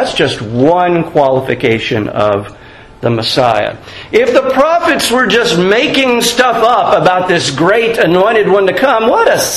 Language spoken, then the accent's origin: English; Gainesville, Georgia, United States; I said I'm from Gainesville, Georgia. That's where I was born.